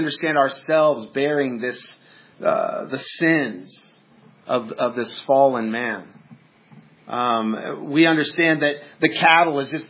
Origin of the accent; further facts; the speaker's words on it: Montana, United States; I grew up in Montana, and in Montana we had quite a few rattlesnakes